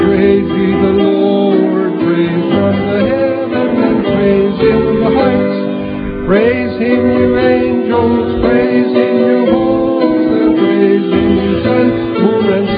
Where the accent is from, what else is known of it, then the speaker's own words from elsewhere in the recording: Stockton, California, United States; For those of you that don't know me, I'm from Stockton, California